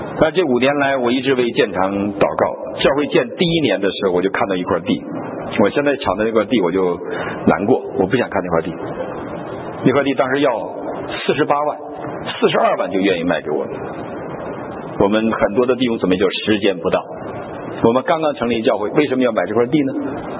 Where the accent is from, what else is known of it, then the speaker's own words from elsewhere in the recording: China; 我们大陆人